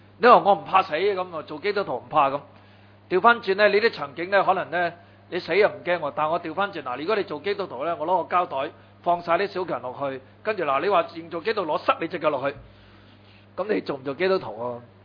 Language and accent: Cantonese; China; 同埋我哋中國人咧對獅子咧唔係好有好深刻嘅